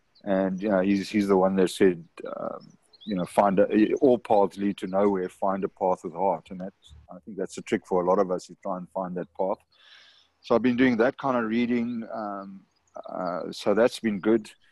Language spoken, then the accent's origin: English; Karoo, South Africa; I come from the Karoo, so we used to live off rusks.